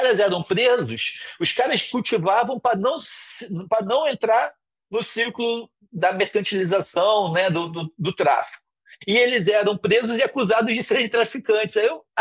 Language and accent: Portuguese; Itacoatiara, Brazil; passando pela minha juventude em Itacoatiara